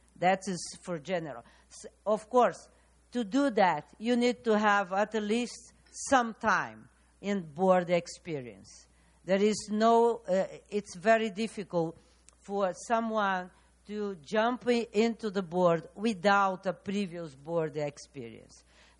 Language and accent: English; Brazil; So I'm from Brazil. Brazil is a developing country, but I already been in the board.